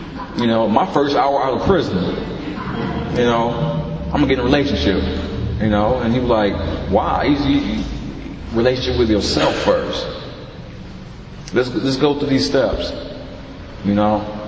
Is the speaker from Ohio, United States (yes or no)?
no; Long Beach, California, United States; I am from the Long Beach area. I grew up in poverty. My mother was only 17 when she had me.